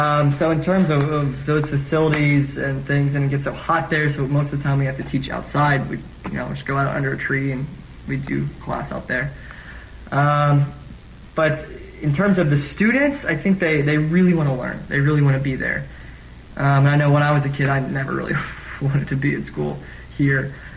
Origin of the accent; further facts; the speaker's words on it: Florida, United States; Well, I'm from Florida, and of course, I went to high school here, and they're exactly the same.